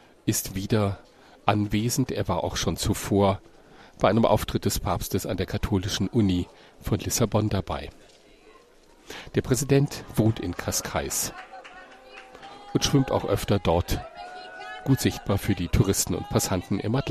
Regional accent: Guinea-Bissau; German is a second language; Ich komme aus Guinea-Bissau, ich bin Muslim.

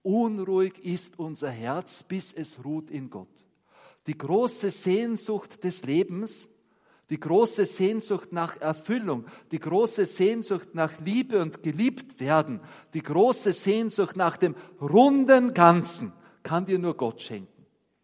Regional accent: Wampersdorf, Lower Austria, Austria; Also ich komme aus Wampersdorf und da gab es nur schlechte Busverbindungen und wenn dann nur in so Kleinstädte wie Eisenstadt oder Baden.

